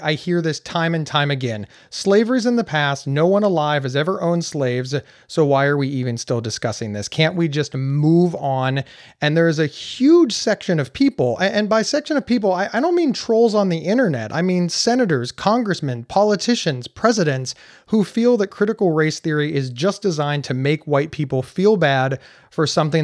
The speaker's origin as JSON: {"language": "English", "region": "Ohio", "country": "United States", "tie": "born or raised there", "said": "I saw you present at a conference here in the state of Ohio, my home state"}